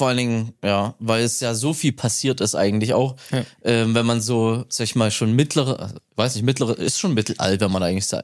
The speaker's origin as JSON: {"language": "German", "region": "Saxony", "country": "Germany", "tie": "born or raised there", "moved": "as an adult", "lives_now": "Lucerne, Switzerland", "said": "Ich komme eigentlich aus Sachsen, Nähe von Chemnitz, bin da aufgewachsen. Wohne jetzt seit 4,5 Jahren in der Schweiz, in Luzern, also direkt Zentralschweiz, direkt am See dort und Berge. Das ist alles so eingebettet, so Heidiland."}